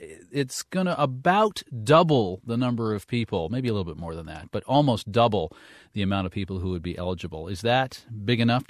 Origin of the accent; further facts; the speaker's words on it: Maine, United States; I'm from the state of Maine.